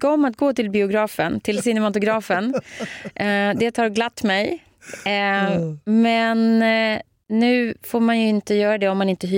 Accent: Sweden; jag själv är ju svenska mitt modersmål.

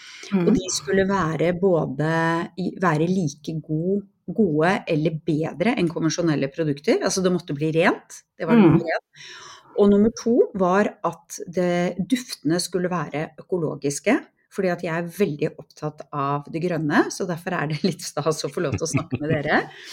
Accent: Bærum, Akershus, Norway; now in Drammen, Norway; Jeg har vokst opp i Bærum, jeg bor nå i Drammen, men vi hadde et småbruk i Volden i Asker der jeg vokste opp, hvor besteforeldrene mine bodde.

